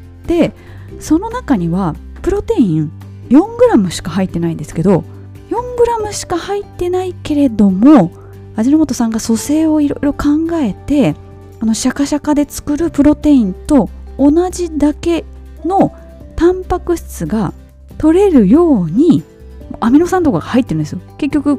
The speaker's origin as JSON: {"language": "Japanese", "town": "Iwaki", "region": "Fukushima", "country": "Japan", "tie": "born or raised there", "said": "ちなみに私の地元のいわきでは冬場あんこう鍋が美味しいですよ"}